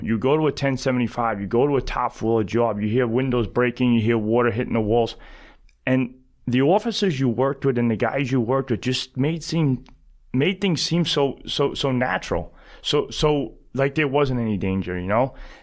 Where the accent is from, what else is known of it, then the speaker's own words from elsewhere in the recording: College Point, New York, United States; Growing up in College Point, Flushing area, we played a lot of sports. And College Point was a huge blue-collar neighborhood.